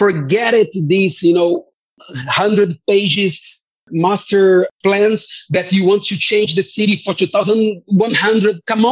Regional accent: Rio de Janeiro, Brazil; English is a second language; I remember I participated in the process of Rio de Janeiro, my hometown, when we created the first command center there

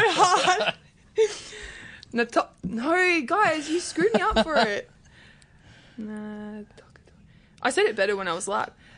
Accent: Australia; Gosh, is it because we're Australian and we're doing it?

